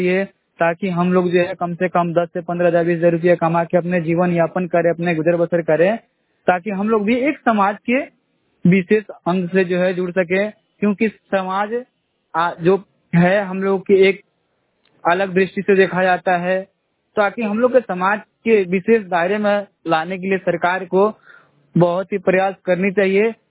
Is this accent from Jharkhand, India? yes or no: no; Siwan, Bihar, India; जिला सिवान बिहार का रहने वाला हूँ